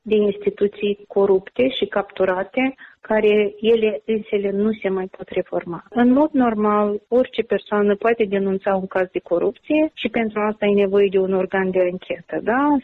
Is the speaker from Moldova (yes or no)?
yes; Moldova; m-am născut și am crescut în Republica Moldova